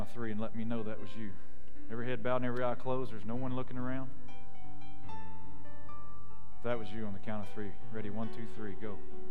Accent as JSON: {"language": "English", "region": "Texas", "country": "United States", "said": "We're from Texas, we enjoy food, right?"}